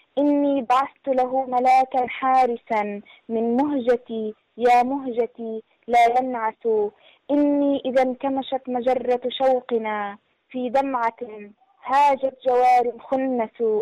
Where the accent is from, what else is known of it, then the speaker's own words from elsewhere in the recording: Palestine; أنا ككاتب فلسطيني